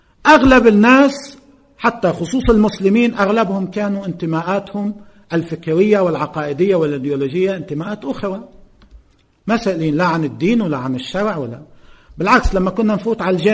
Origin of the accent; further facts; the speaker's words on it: Lebanon; أساسا المناخ الموجود عندنا بلبنان بهذا الموضوع